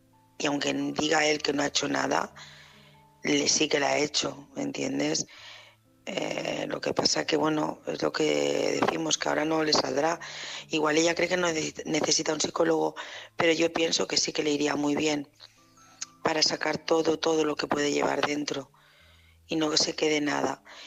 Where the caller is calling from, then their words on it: Barcelona, Catalonia, Spain; Hola, buenas noches. … de Barcelona